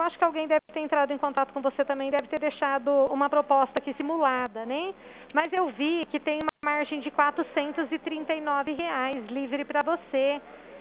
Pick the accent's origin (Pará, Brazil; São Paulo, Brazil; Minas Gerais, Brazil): São Paulo, Brazil; Dracena; Então, eu sou daqui de Dracena.